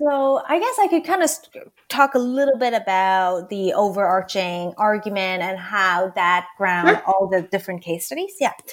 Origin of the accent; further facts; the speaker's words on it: Hong Kong; moved away as an adult; now in United States; I grew up in Hong Kong. Actually, I did not move to the States until I was about 18 years old.